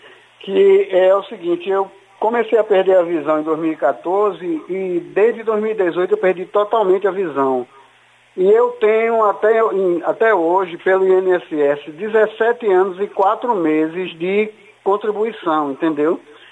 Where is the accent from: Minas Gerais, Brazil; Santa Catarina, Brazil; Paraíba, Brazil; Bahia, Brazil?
Minas Gerais, Brazil; Rio Doce; eu sou de Rio Doce.